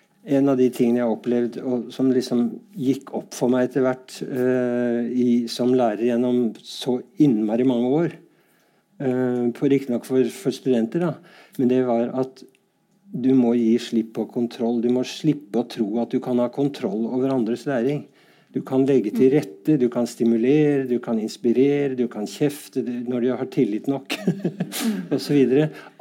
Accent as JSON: {"language": "Norwegian", "town": "Bærum", "region": "Akershus", "country": "Norway", "said": "sånn som i Bærum hvor jeg bor. Jeg tør nesten ikke si at jeg er fra Bærum, men det er jo et skjellsord mange steder."}